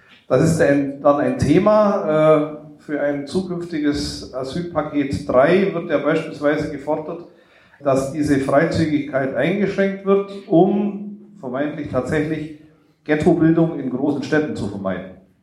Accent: Lauingen, Bavaria, Germany; now in Mönchengladbach, Germany; Ich stamme ursprünglich aus Lauingen an der Donau in der Diözese Augsburg, habe dort lange Jahre gelebt und war auch mal in den 90er Jahren in der Asylarbeit aktiv. Und inzwischen wohne ich in Mönchengladbach.

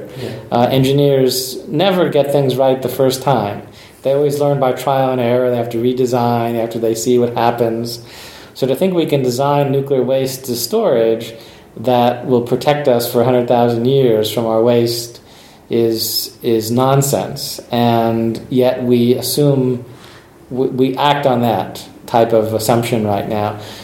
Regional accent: United States; Originally I was an engineer in San Francisco. I'm American, working for an electric utility company.

